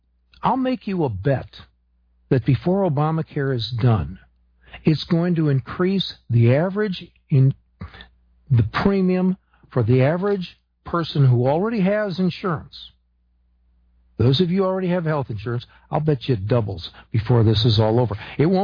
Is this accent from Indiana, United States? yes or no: no; Illinois, United States; now in Texas, United States; I lived in Illinois. I was raised in Illinois, and it never challenged you. You're just there.